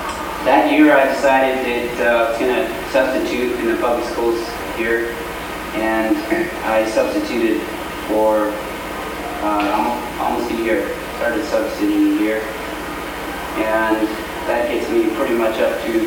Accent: Portage, Wisconsin, United States; born there; also born or lived in Arkansas / Montana; I was born in Portage, Wisconsin, February 28, 1960. And I was one of four kids. I was the youngest.

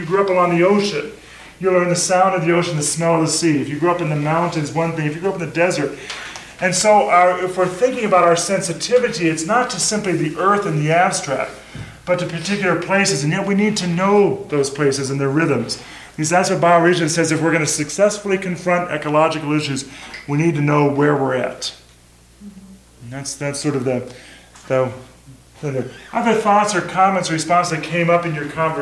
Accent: West Coast, United States; moved away as an adult; also born or lived in Minnesota; I grew up in the West Coast, went to college in Minnesota. Got to Minnesota when I was 18, and it was the first time I'd ever been any place that didn't have mountains.

